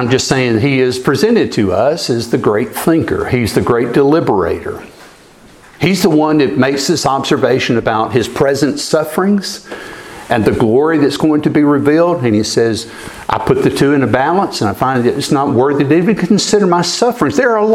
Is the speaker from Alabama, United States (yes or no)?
yes; Fairfax, Alabama, United States; We would start to see, this is why I was raised in Fairfax, Alabama. This is why I moved among textile workers.